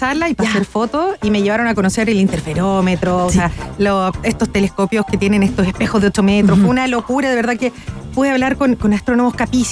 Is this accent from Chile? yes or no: yes; Chile; como buen chileno te cagan, ¿cachai?